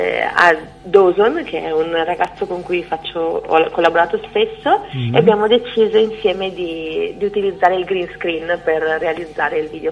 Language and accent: Italian; Padua, Veneto, Italy; sono una cantautrice, sono di Padova.